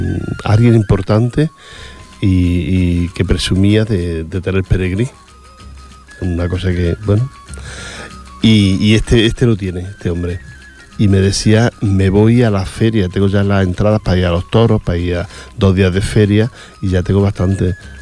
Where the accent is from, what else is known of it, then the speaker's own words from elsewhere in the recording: Andalusia, Spain; Yo soy andaluz, a mí no me gustan los toros.